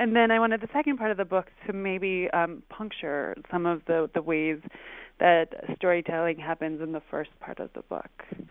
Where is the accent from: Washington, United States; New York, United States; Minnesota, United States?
New York, United States; Cooperstown; but I grew up in Cooperstown, New York, and there's Glimmerglass there.